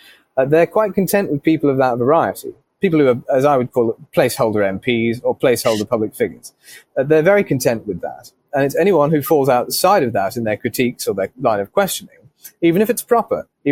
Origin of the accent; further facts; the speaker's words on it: England, United Kingdom; but I'm an Englishman